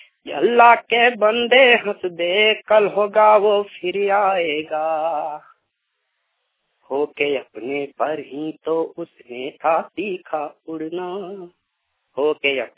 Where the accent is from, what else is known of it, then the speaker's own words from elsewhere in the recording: Kanchkiro, Jharkhand, India; मैं कंचकीरो गांव का रहने वाला हूँ, थाना नावाड़ी और जिला बोकारो है।